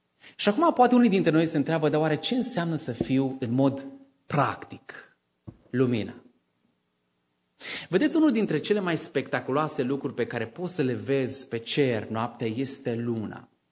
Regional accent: Transylvania, Romania; also born or lived in Bucharest; eu sunt, adică am fost în București timp de 8 ani. Și m-am gândit că poate după 8 ani lumea nu-și mai dă seama că sunt din Ardeal.

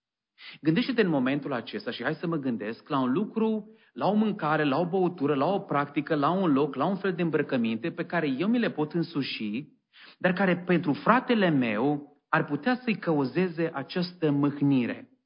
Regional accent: Sebiș, Arad County, Romania; eram copil în biserica care am crescut, la Sebiș

